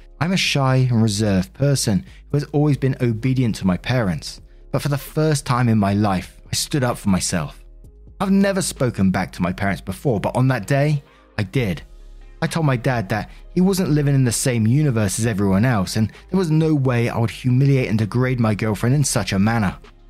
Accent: Kenya; moved away as an adult; now in United Kingdom; I come from Kenya, but studying for my BA in England.

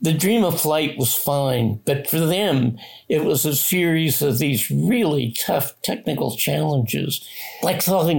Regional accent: Dayton, Ohio, United States; Dayton, I'm from Dayton. It's not a very windy place.

